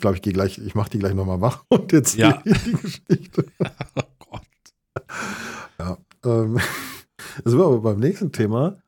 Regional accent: Germany; Ne, wir sind ja Deutsche und wir haben nun mal eine Last mit uns rumzutragen.

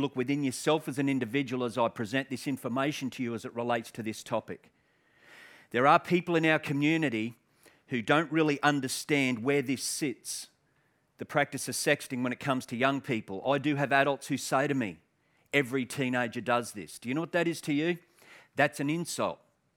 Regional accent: Queensland, Australia; I speak funny too because, like Michael, I come from Queensland. So I've flown down from Brisbane to speak here in Sydney today.

